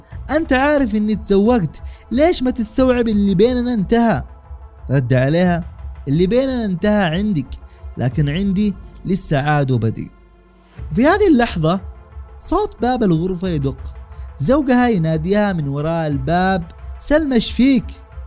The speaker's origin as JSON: {"language": "Arabic", "country": "Yemen", "said": "فمثلا عندنا في اليمن الأجهزة الأمنية لا ترتقي إلى المستوى المطلوب"}